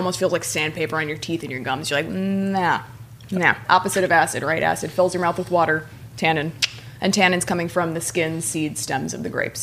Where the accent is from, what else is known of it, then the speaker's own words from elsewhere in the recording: Midwest, United States; I'm from the Midwest.